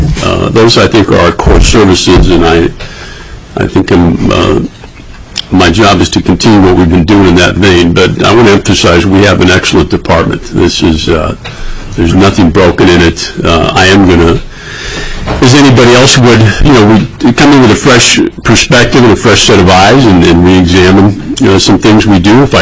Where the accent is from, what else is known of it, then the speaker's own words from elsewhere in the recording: Fairbanks, Alaska, United States; On a personal level, I was born and raised in Fairbanks.